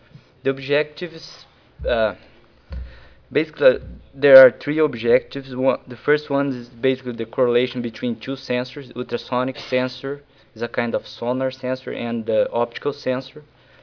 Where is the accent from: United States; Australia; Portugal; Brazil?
Brazil; English is a second language; I'm from Brazil, and don't look like, but I'm from Brazil